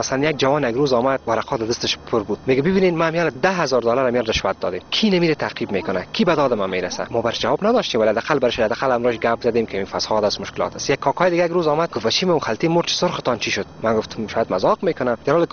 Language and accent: Persian; Afghanistan; هر جایی که ما میریم مگه میگیم از افغانستان هستیم